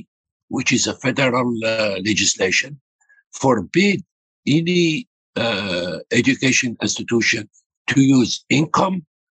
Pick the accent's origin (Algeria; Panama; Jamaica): Algeria; now in United States; I am from Algeria. I am an immigrant.